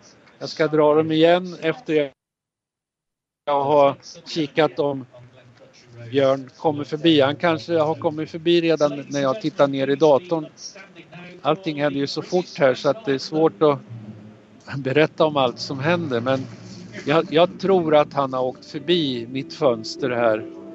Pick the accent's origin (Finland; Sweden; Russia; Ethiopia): Sweden; Vi som är här, vi är alltså 100 svenskar som flög i ett charterflyg från Arlanda i torsdags morse.